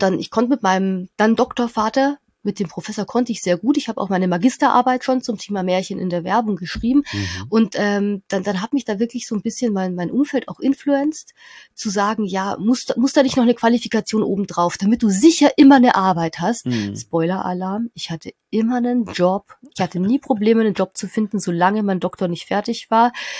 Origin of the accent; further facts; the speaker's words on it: Bavaria, Germany; ich komme aus der Nähe von Nürnberg, fünf Häuser im Wald und da hört die Straße auf.